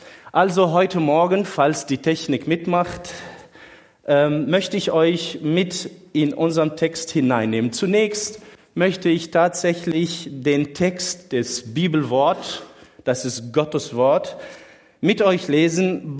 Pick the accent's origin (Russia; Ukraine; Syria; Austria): Syria; first language Arabic; German is a second language; now in Germany; Ich bin gebürtiger Syrer, dort geboren und aufgewachsen, vor einigen Jahren nach Deutschland gekommen. Gehöre nicht zur Flüchtlingswelle. Ich bin ein bisschen länger vorher nach Deutschland gekommen. Bin aber Aramäer. Ich bin kein Araber, aber ich bin mit der arabischen Sprache aufgewachsen